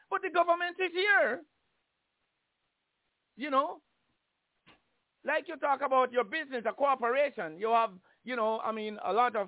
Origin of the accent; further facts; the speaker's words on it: Jamaica; I grew up under slavery in Jamaica. I was not slave, but my parents, I think their grandparents and you know, our grandparents, they experience slavery.